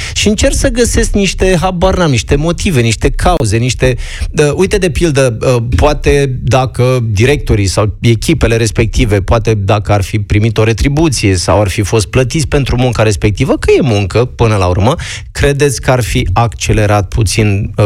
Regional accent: Moldavia, Romania; eu sunt din Moldova, așa

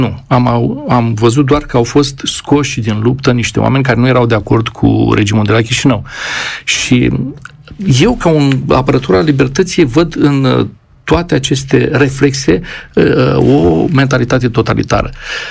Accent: Romania; Aici, eu ca român care cunosc foarte bine istoria

